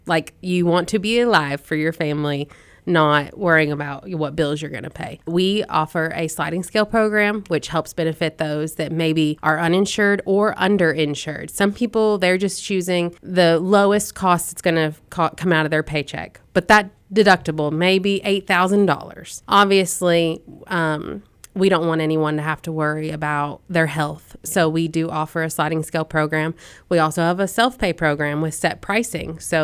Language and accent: English; Florida, United States; I don't ever say I'm from Florida because everyone's like, ugh, bad. But I grew up in Florida, and we used to, like, hunt for gator.